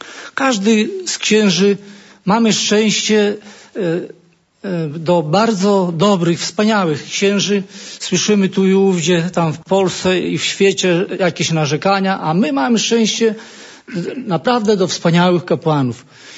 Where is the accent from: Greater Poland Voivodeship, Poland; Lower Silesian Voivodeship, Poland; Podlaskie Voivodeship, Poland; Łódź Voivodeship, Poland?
Podlaskie Voivodeship, Poland; Sokoły; Ja akurat pochodzę z parafii w Sokołach, w powiecie wysokomazowieckim